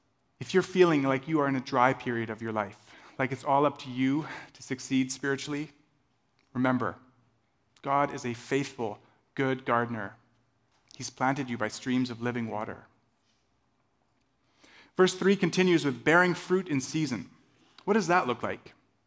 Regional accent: Tanzania; Growing up in Tanzania as a child, sometimes we would see women doing this kind of winnowing of grain.

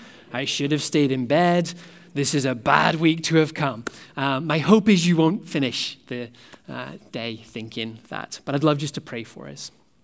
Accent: Northern Ireland, United Kingdom; now in Canada; As some of you will already have gathered, my accent is not from Ontario. I actually grew up in the north of Ireland.

